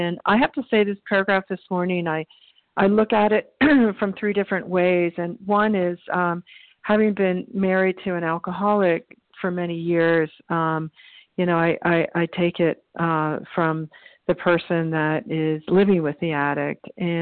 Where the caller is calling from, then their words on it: New Mexico, United States; I'm calling from New Mexico.